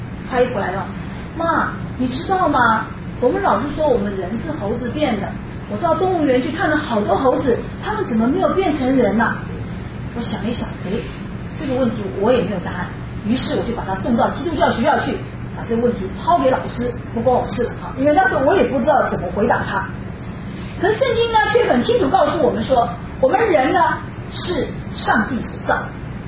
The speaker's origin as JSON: {"language": "Chinese", "country": "Taiwan", "said": "我们从台湾来的人基本上头脑里面我们都有一些神"}